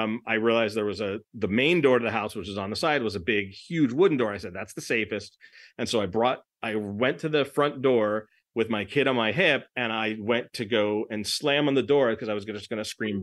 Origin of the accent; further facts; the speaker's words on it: Los Angeles, California, United States; I mean, what do I know? I'm from Los Angeles.